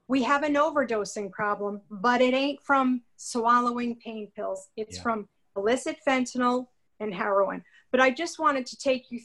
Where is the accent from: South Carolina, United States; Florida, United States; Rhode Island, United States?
Rhode Island, United States; we are filing a class action lawsuit against large chain pharmacies in my home state of Rhode Island.